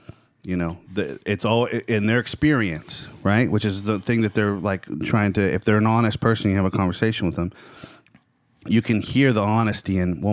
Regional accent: California, United States; now in Georgia, United States; Like, well, I grew up in California. So, you know, I grew up having Mexicans are around all the time, you know, black people around all the time.

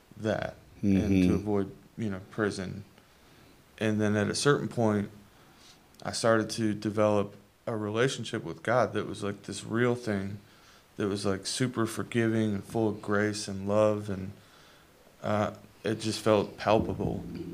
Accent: Jacksonville, Florida, United States; I'm not from Atlanta. I'm from Jacksonville, Florida.

